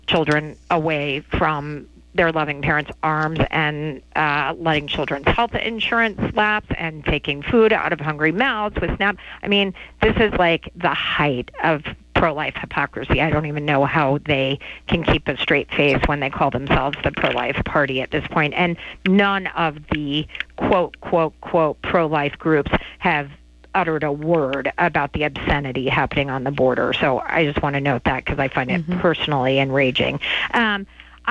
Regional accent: Texas, United States; we're even in my home state of Texas

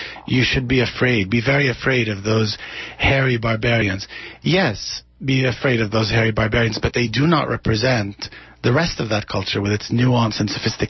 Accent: Egypt; English is a second language; now in United States; I grew up in Egypt. Not the Egypt, I've been away for 11 years

